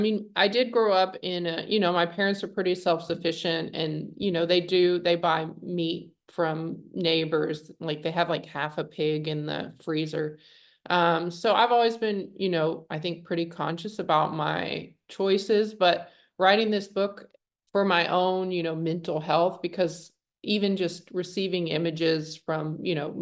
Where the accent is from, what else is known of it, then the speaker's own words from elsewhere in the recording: Oak, Arkansas, United States; I am from Oak, Arkansas. It is a town of, my mom says there's 179 people in this town. I'm not sure how she knows that, but it's a very small town in the Ozark Mountains.